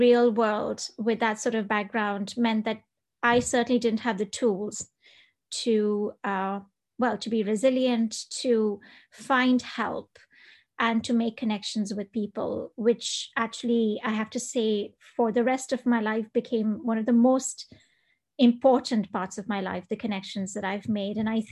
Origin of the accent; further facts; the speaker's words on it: Dubai, United Arab Emirates; That was one of the skills I didn't develop while growing up in Dubai.